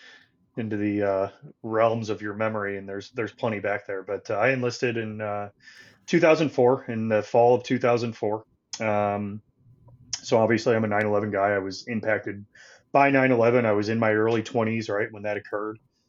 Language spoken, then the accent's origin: English; St. Louis, Missouri, United States; which is very hilarious because I'm from St. Louis. I'm a St. Louis guy and I got stationed less than 2 hours from home.